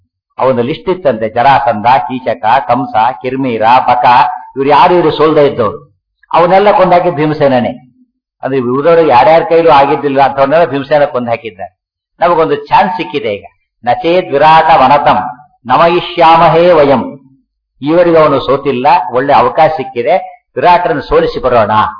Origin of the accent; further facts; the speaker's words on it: Karnataka, India; ನಮ್ಮ ಕರ್ನಾಟಕ ಎರಡು ಕಡೆ ತೋರಿಸ್ಬಿಡ್ತಾರೆ